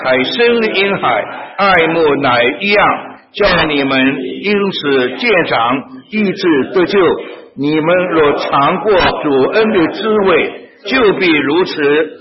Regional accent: China; 我们中国人永远脱不开皇帝思想了啊！

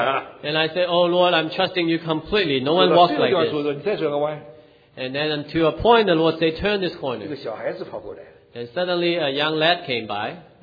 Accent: United States; And please be at ease, I come from the States.

